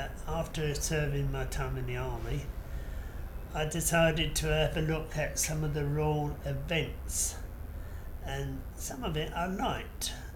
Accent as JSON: {"language": "English", "town": "Cambridge", "region": "East of England", "country": "United Kingdom", "said": "I come from Cambridge. I'm 74, old enough to know better."}